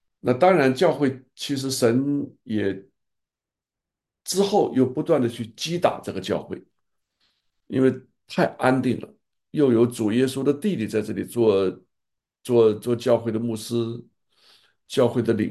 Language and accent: Chinese; China; now in Taiwan; 结果他一听说我是从大陆来的